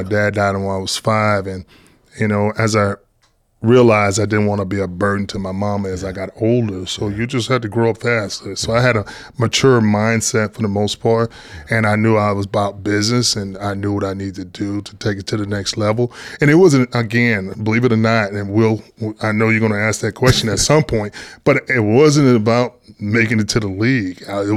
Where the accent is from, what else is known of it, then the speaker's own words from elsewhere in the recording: Elm Grove, Texas, United States; Well, it's easier to describe. Yeah. Actually from a small town called Elm Grove, Texas. And I went to a small 2A school